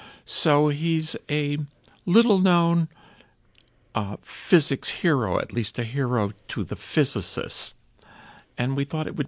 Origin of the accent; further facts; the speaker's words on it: Italy; I did much of my growing up in Italy, and Fermi was a hero to young kids who wanted to be scientists.